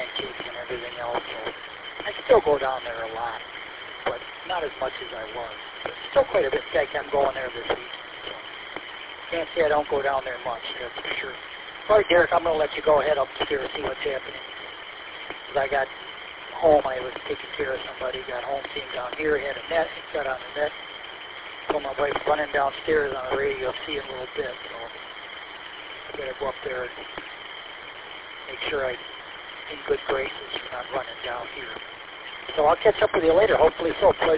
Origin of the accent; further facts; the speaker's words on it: Detroit, Michigan, United States; I'm from the Detroit area, so I used to check into a net on Thursdays.